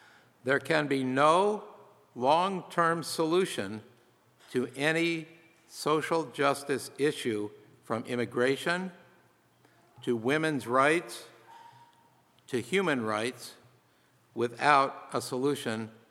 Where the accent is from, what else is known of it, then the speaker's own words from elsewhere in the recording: Philadelphia, Pennsylvania, United States; born there; Personally, this is important since I was born in Philadelphia, and my aunt will be 100 years old next Sunday, and she lives near here.